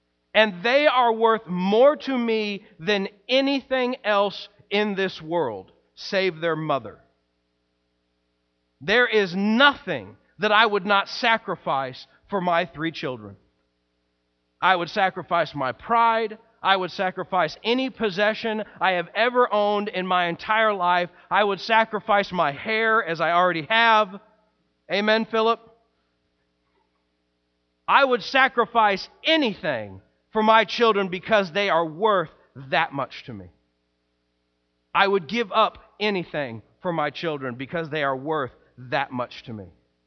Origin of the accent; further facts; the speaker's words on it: Missouri, United States; There will come a day when the fact that I'm even from Missouri won't even be a thought in my mind.